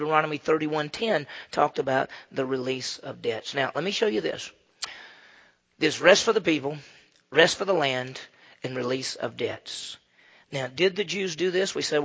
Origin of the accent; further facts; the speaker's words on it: Mississippi, United States; I mean, I grew up in Mississippi, and I grew up in a town, so I'm not a farmer or any